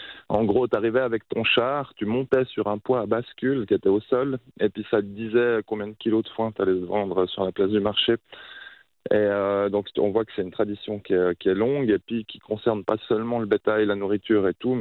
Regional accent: Vevey, Vaud, Switzerland; born there; moi je suis né à Vevey

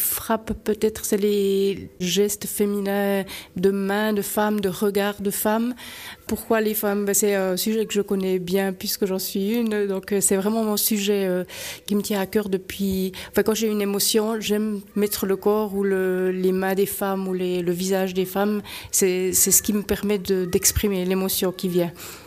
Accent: Jura, Switzerland; now in Vevey, Switzerland; Je suis italo-jurassienne, en fait j'ai un petit mélange, je viens du Jura à l'origine et puis je suis installée à Vevey depuis 25 ans.

